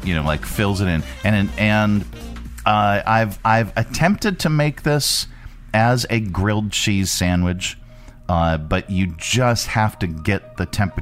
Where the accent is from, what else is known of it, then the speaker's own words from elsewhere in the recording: Pennsylvania, United States; See, I'm so literal. Because I'm from Pennsylvania.